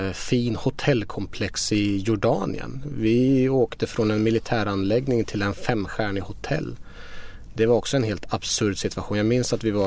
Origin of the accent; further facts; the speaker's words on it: Norrköping, Östergötland, Sweden; also born or lived in Shiraz, Iran; Nej, jag har ju växt upp i Norrköping.